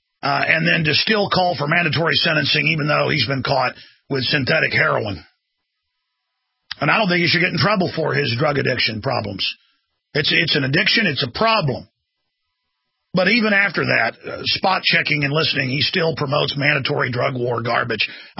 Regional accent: Dallas, Texas, United States; I beat the living daylights out of them when I grew up in Dallas, but I was the exception.

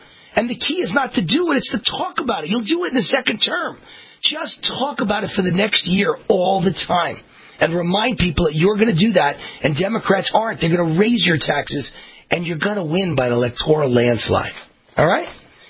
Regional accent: Mount Vernon, New York, United States; I grew up in a little place called Westchester County, New York, on the Bronx borderline. I grew up in Mount Vernon, New York.

